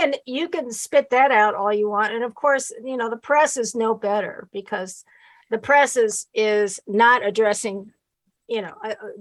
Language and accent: English; Haiti; And I come from French. Haiti.